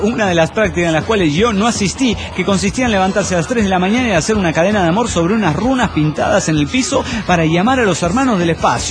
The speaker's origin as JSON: {"language": "Spanish", "town": "Morelia", "region": "Michoacán", "country": "Mexico", "said": "de Morelia, Michoacán."}